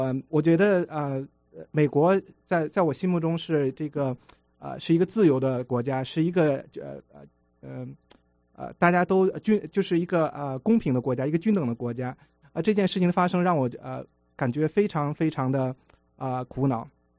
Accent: China; now in United States; 我们的在中国长大的，

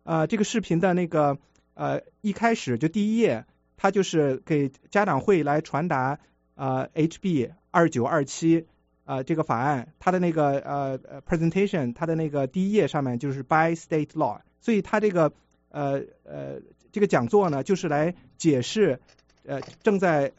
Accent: China; now in United States; 我们的在中国长大的，

